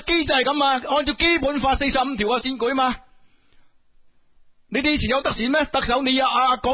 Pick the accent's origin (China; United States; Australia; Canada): China; 我哋作为中国人，一个字叫争气，冇受外国人嘅势力嘅唆摆。身为中国人，站起来啦！